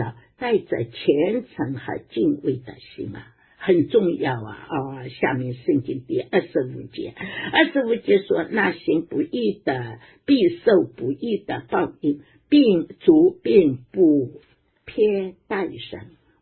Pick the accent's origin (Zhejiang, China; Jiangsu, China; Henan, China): Zhejiang, China; Wenzhou; 确确实实啊，我们温州人在那个90年代零零年的时候